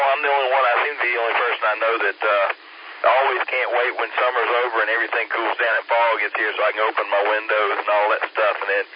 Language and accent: English; Greenville, South Carolina, United States; now in Charleston, United States; because I'm originally from Greenville, when I moved down there, my body had to adjust to the level of humidity.